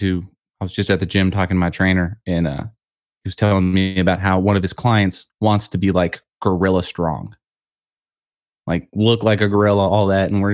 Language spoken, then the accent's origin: English; Peoria, Arizona, United States; Yep, basically Phoenix. I grew up in Peoria, okay. Which nobody knows what that is. It's basically Phoenix.